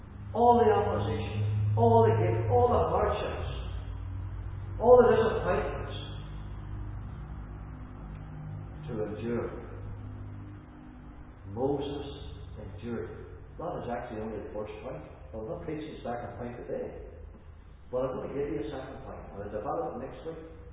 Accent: Northern Ireland, United Kingdom; I'm from Northern Ireland

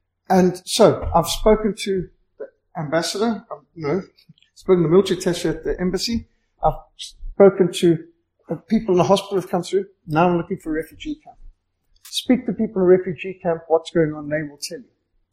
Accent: South Africa; I'd be a South African missionary, but got a British passport.

